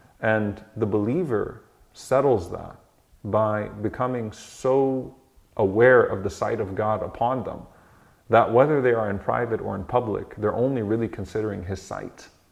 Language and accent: English; Louisiana, United States; So I grew up in Louisiana. I was the only Muslim in my school. I went to public school my whole life.